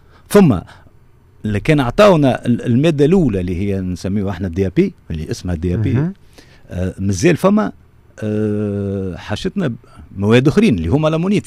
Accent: Tunisia; احنا عندنا في تونس

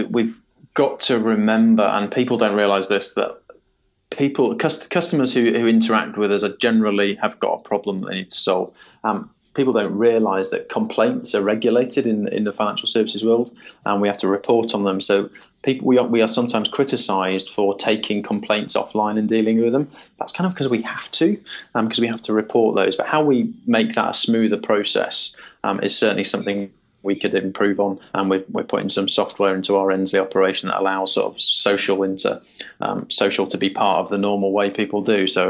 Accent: Wales, United Kingdom; As a Welshman

